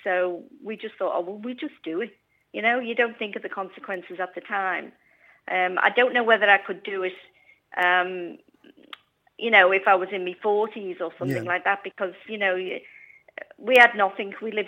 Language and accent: English; Liverpool, North West England, United Kingdom; moved away as an adult; I'm so proud that I come from Liverpool, because it's just the best city.